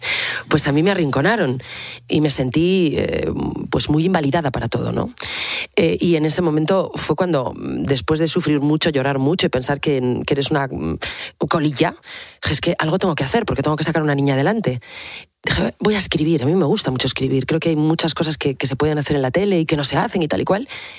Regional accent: Asturias, Spain; vengo de Asturias, de un pueblo de 1000 habitantes y mi padre carnicero.

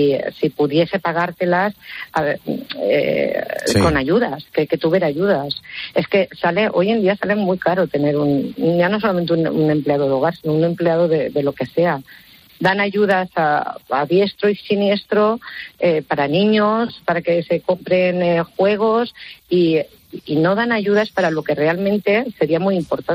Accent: Spain; Sí, sí, soy española y nacida en España.

